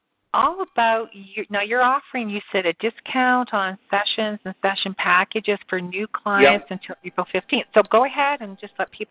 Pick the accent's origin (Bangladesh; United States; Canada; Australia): Canada; as a Canadian, you're always looking as to, that the U.S. dollar is a Canadian dollar